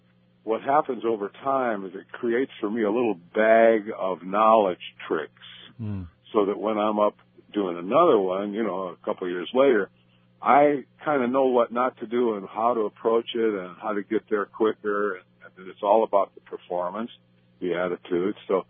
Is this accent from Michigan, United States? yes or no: yes; Detroit, Michigan, United States; You know, growing up in Detroit, I studied Motown because that's what I played at the clubs.